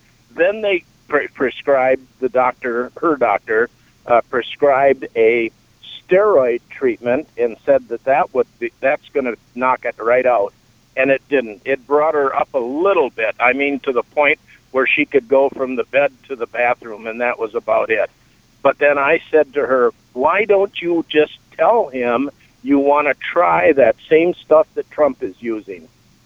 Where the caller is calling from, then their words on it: Texas, United States; I am here from Texas.